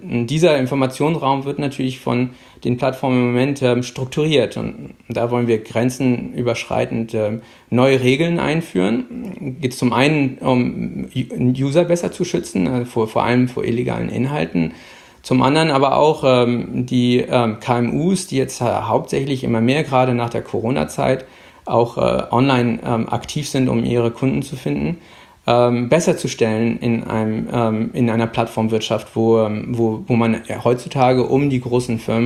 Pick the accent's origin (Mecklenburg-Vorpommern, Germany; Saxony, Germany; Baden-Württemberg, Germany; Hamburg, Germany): Hamburg, Germany; moved away as an adult; now in Brussels, Belgium; Ich komme aus Hamburg, bin da geboren und aufgewachsen, habe nach dem Abi in England Physik studiert